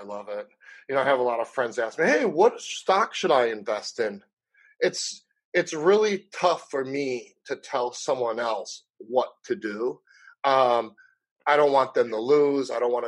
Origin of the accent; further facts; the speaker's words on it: Wisconsin, United States; moved away as an adult; And I'm from Wisconsin. I was 18. I moved here. It was like 99, 2000.